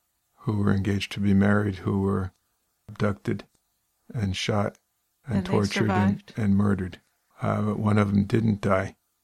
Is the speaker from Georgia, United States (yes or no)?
yes; Albany, Georgia, United States; suspected of killing a lady in a robbery in my hometown of Albany, Georgia.